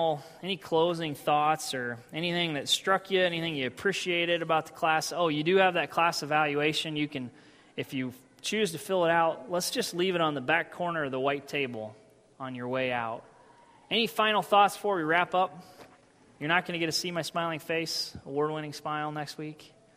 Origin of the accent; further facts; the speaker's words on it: Illinois, United States; I grew up in Illinois.